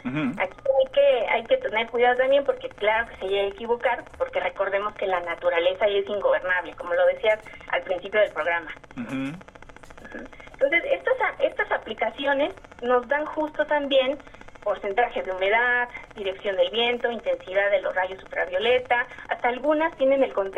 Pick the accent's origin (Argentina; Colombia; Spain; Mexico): Mexico; si algo nos caracteriza como sociedad mexicana es la solidaridad.